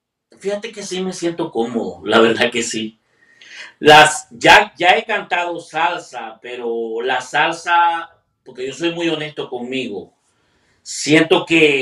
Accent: El Salvador; cuando les digo que soy salvadoreño, no, no me creen que soy salvadoreño, les digo, sí, yo soy salvadoreño.

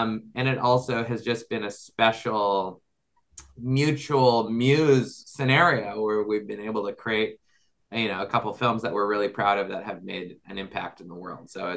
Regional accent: Nova Scotia, Canada; I'm from Nova Scotia. I did not go to LAUSD.

